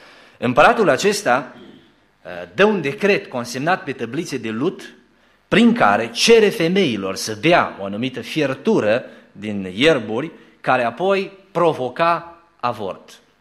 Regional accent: Romania; Noi, ca români, în 1991, mirosim și noi aburii acestei libertăți

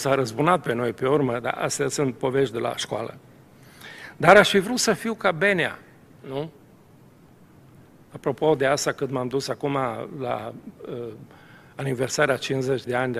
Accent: Moldavia, Romania; born there; Am mulțumit lui Dumnezeu că m-am născut în Moldova și nu m-am născut acolo.

